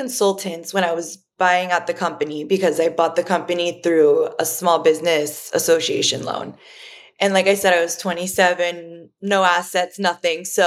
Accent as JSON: {"language": "English", "town": "Miami", "region": "Florida", "country": "United States", "tie": "born or raised there", "said": "growing up in Miami, our uniform was bathing suit cover-ups."}